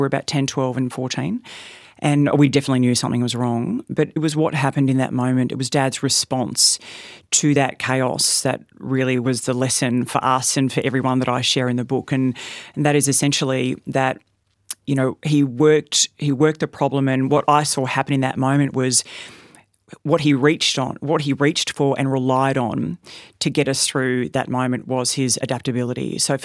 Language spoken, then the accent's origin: English; Goondiwindi, Queensland, Australia; We grew up in Gundawindi. I'm one of 3 girls.